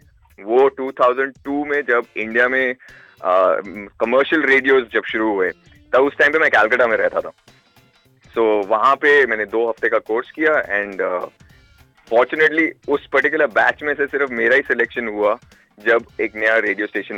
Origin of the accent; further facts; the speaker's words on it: Delhi, India; मैं बेसिकली दिल्ली से हूँ। मैं दिल्ली की पैदाइश है।